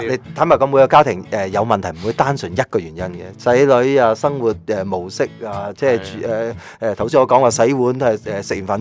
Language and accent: Cantonese; Haifeng, Guangdong, China; 我哋叫做海丰人，讲嘢极大声，即系讲嘢都铿锵有力嘅。